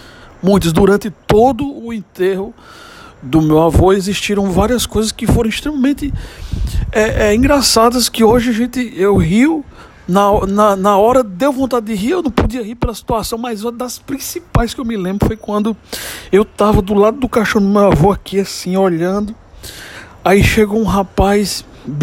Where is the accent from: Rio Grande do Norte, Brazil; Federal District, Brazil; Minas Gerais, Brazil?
Rio Grande do Norte, Brazil; Currais Novos; born there; eu tava em Currais Novos, onde eu nasci, mês de julho, mês de junho.